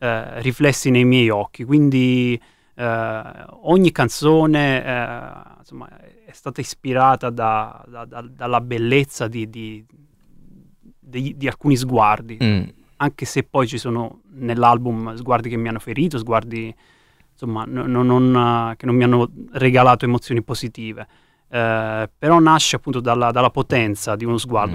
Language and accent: Italian; Campania, Italy; also born or lived in Rome; Io, periodo pre-Covid, ero di casa a Roma, vivevo a Roma, poi sono stato costretto a rientrare al mio paese d'origine, in Cilento